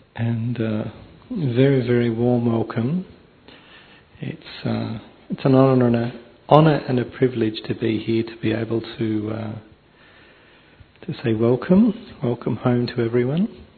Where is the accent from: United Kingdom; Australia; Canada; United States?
Australia; So I come from Australia